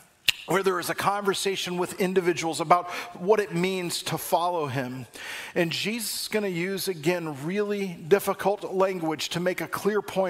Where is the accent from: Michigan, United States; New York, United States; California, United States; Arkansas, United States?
California, United States; Long Beach; it was in my hometown of Long Beach, California.